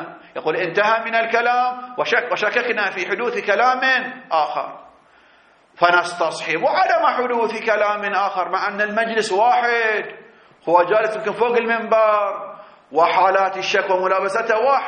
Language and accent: Arabic; Bahrain; ما عندكم احنا عندنا في البحرين يسمونها شنو؟